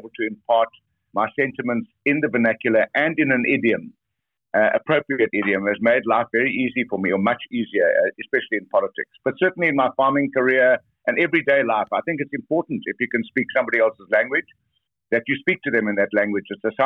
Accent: Bedford, Canada; I was born in Bedford. Yeah, I was a sixth generation born on our family farm, on the same farm.

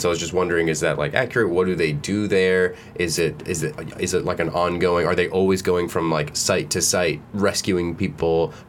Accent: Florida, United States; I'm from South Florida, so I would get mosquito bitten constantly down there.

